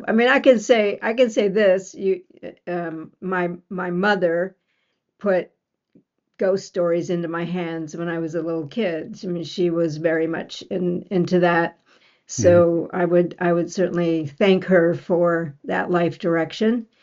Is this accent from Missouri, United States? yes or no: no; Michigan, United States; moved away as an adult; I was born in Michigan and I left there when I was 18 to hitchhike across the country.